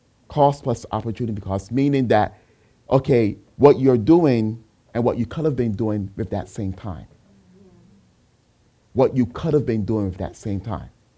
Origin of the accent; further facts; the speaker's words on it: Barbados; also born or lived in Brooklyn, New York; I was born in Brooklyn, but if you hear a slight accent, that's because my mom is from Barbados, and that's where I was raised.